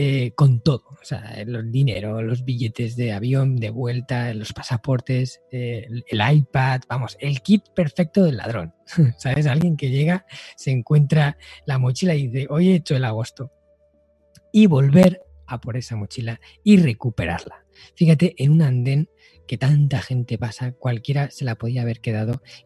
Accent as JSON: {"language": "Spanish", "country": "Spain", "said": "aquí en mi país, ¿no?, en España, son como de ciencia ficción"}